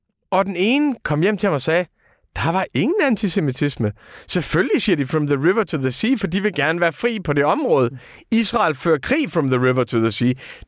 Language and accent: Danish; Aarhus, Central Denmark Region, Denmark; Så vi er aarhusianer, og du er også aarhusianer.